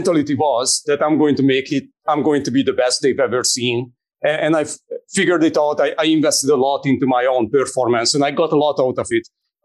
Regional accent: Hungary; I'm originally from Hungary. That was really spot on Hungarian pronunciation. That's where I grew up.

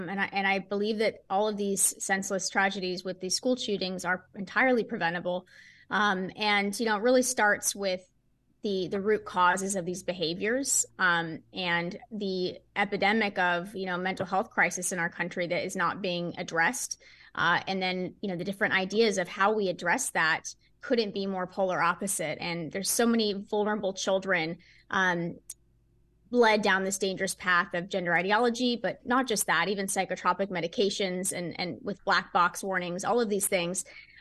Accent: Nashville, Tennessee, United States; I'm sad, you know, to hear about these senseless shootings in my hometown.

